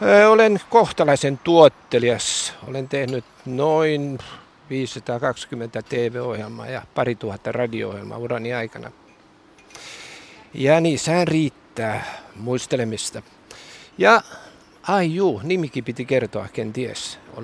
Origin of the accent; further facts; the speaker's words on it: Helsinki, Uusimaa, Finland; olen paljasjalkainen helsinkiläinen, mutta asun talvet Panamassa ja niin sanotut kesät Suomessa.